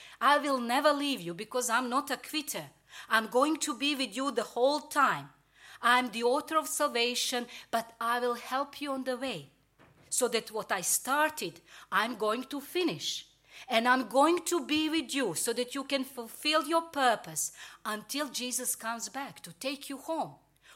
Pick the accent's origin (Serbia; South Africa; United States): Serbia; now in United Kingdom; I could now sit and ask and think why this call came after 21 years since we came from Serbia to UK.